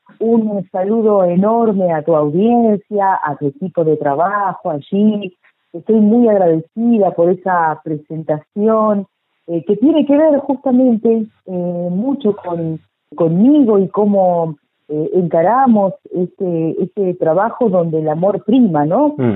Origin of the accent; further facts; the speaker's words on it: Río Turbio, Santa Cruz, Argentina; born there; Nací en Río Turbio, un lugar bellísimo, muy cerquita de la cordillera, en la meseta que ya empieza a nacer, cuando la cordillera empieza a descansar y pierde un poco la altura.